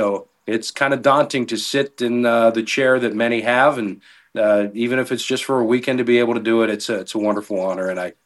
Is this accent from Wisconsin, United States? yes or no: no; Pittsburgh, Pennsylvania, United States; But, you know, growing up in Pittsburgh, obviously, being a big fan of the Pirates, you always dream of potentially one day doing Pirates baseball